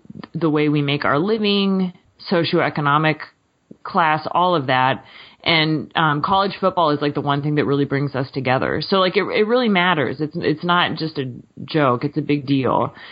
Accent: Seattle, Washington, United States; other than that I'm from Seattle.

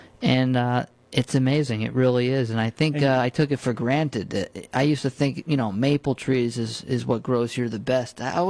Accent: New York, United States; And I grew up in the Walk Hill Valley, which is a part of the Hudson Valley

